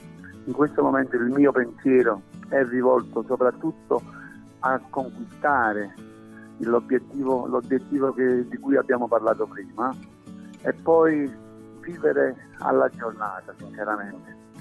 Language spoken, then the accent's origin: Italian; Sorrento, Campania, Italy; io sono di Sorrento, non potevo dire no a ritornare nella squadra del mio cuore